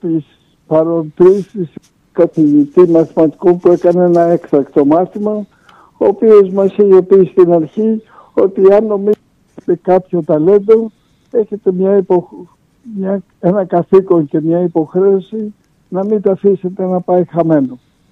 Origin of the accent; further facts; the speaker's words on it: Athens, Attica, Greece; now in Crete, Greece; σχέση με την Κρήτη δεν είχα, γεννήθηκα και μεγάλωσα στην Αθήνα, οπότε όταν σκεφτόμουν να γυρίσω στην Ελλάδα, την Αθήνα σκεφτόμουν.